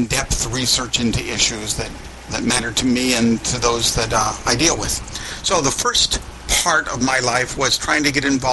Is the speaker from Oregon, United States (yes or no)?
yes; Oregon, United States; I'm originally from Oregon. Oregon has a citizen legislature.